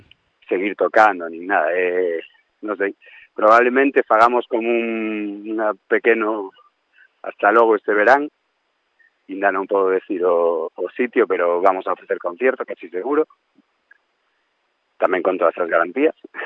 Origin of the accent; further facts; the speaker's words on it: Salcedo, Galicia, Spain; eu son de Lugo, un concello que se chama Pobra de Brollón, bueno, son de un pueblo que pertenece a ese concello, que se chama Salcedo.